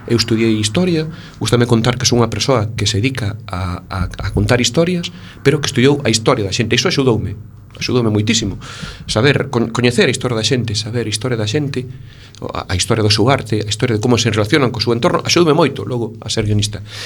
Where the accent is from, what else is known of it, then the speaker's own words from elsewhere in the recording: Galicia, Spain; rir de nós mesmos, non? Rir de como somos galegos